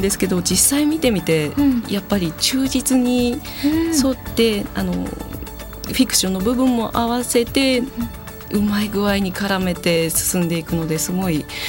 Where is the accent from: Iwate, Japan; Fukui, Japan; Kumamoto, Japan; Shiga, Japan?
Iwate, Japan; 宮沢賢治さんで有名な花巻の間っ子ぐらいのところなんですけど、結構岩手ってあの鬼にまつわるお話が多くって、あの地名だったり言い伝えだったりが多いんですけど、うちの地元のところにですね、あの人壁丸の伝説っていうものがあって、